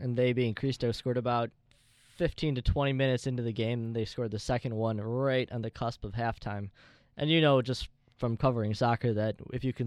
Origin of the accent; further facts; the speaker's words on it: Buffalo, New York, United States; accent: Buffalo; I just have my Buffalo accent where I say eggs and things